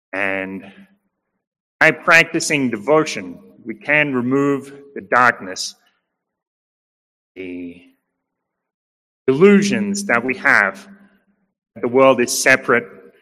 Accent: Australia; Some of you know I was deported from Mexico a few years ago for overstaying my welcome and sent back to Australia.

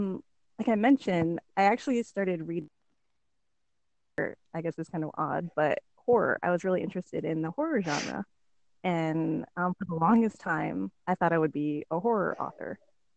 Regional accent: Alaska, United States; Interesting fact, I'm from Alaska. I live in the South now. So very big difference.

